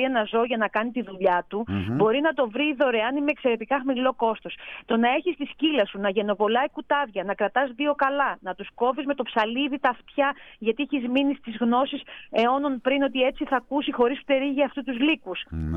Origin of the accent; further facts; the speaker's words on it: Paros, South Aegean, Greece; εγώ κατάγομαι από την Πάρο. Στις Κυκλάδες είναι μάστιγα το παστούρωμα